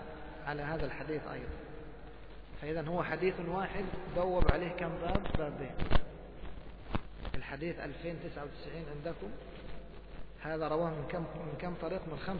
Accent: Egypt; مثلنا مثلا إحنا كمصريين وغيرنا تعودنا على لبس الإيش؟ السراويل تحت القميص

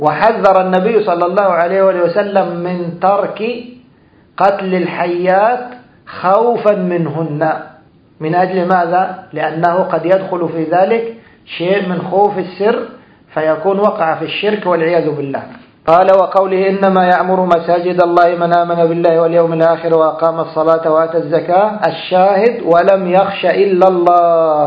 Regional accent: Egypt; الناس عندنا في مصر قديما لما كانوا يرون ثعبانا كبيرا

